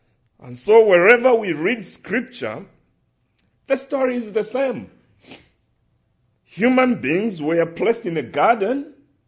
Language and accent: English; Zambia; I'm coming from Zambia as a national worker.